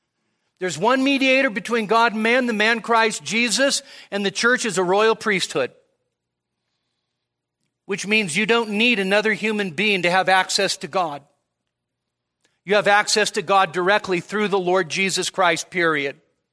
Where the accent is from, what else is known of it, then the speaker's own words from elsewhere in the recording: United States; born there; Am I glad I was born in America? You bet. Am I glad I was born in America and not Papua? Yes.